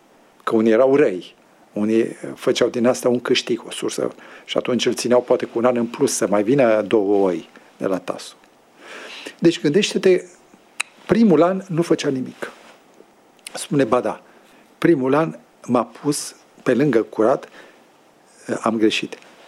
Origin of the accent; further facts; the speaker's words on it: Romania; Eu de-aia sunt român și nu sunt tătar, pentru că dacă era tătar, eu vorbeam tătărește.